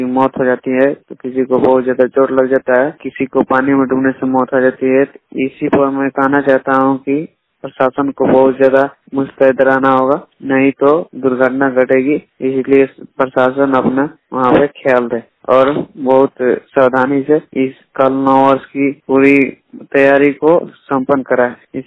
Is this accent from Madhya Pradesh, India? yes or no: no; Dumsota, Jharkhand, India; मैं झारखंड के गढ़वा जिले के डुमसोता गांव का रहने वाला हूं।